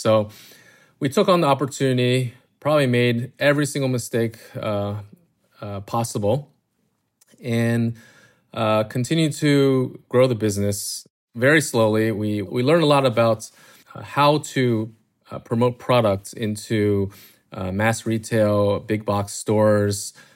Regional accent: Maryland, United States; Yeah, I grew up here in Maryland, outside of DC.

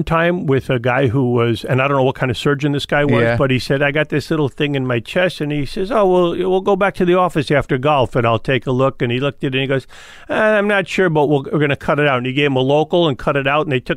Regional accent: Fort Lee, New Jersey, United States; And that was the house I grew up in Fort Lee.

